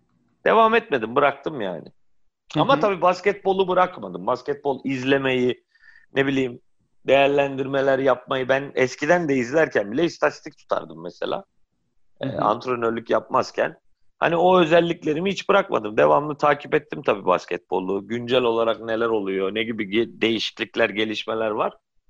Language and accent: Turkish; Çankırı, Çankırı Province, Turkey; born there; 1980 Çankırı doğumluyum.